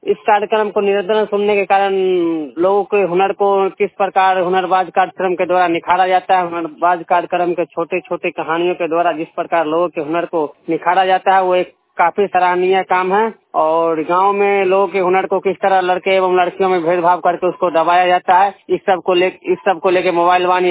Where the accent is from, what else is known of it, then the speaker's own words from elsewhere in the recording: Bihar, India; मैं सरारंजन प्रखंड समस्तीपुर का रहने वाला हूँ।